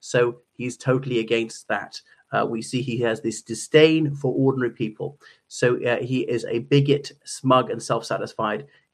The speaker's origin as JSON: {"language": "English", "country": "Ireland", "said": "from Ireland."}